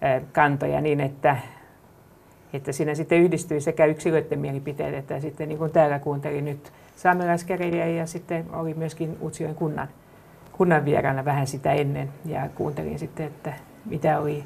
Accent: Helsinki, Uusimaa, Finland; Minä tulen Helsingistä

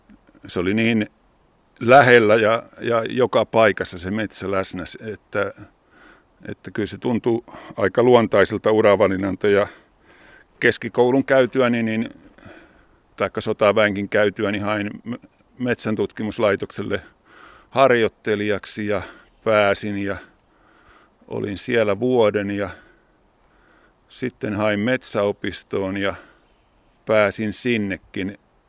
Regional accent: Jämsä, Central Finland, Finland; mä vietin lapsuuteni Jämsän Vekkulan kylässä Oksmäki-nimissä talossa. Se oli entinen metsähallituksen torppa ja siellä asui hakkuumiehiä jatkuvasti.

